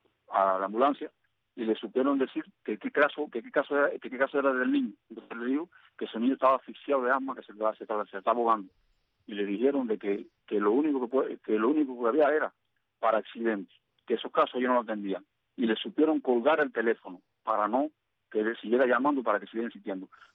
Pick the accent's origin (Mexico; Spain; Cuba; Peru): Cuba